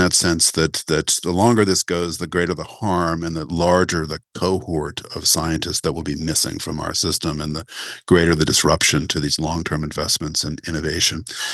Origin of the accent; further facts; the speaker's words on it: United States; As an American, to watch this happen is horrifying.